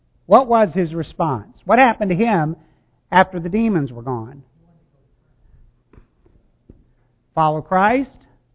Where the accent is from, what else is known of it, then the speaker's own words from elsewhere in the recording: Midwest, United States; I mean, I grew up in the Midwest, and I went to some hog farms.